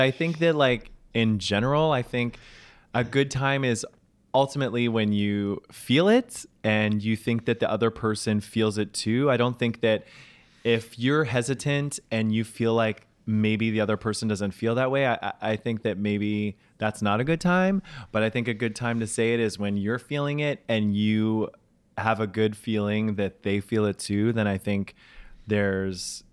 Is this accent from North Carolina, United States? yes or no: no; New York, United States; But ultimately, I'm a New Yorker.